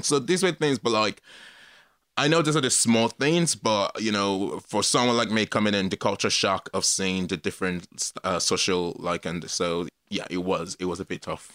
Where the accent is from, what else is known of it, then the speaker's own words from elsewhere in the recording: Port Harcourt, Rivers, Nigeria; now in Ireland; Born and bred in Nigeria, Port Harcourt, River State. But we're Igbos. Port Harcourt is technically still Igbo. Like, people are like, we're close enough. So, but from Anambra State. And every year, like every Christmas, we'll go back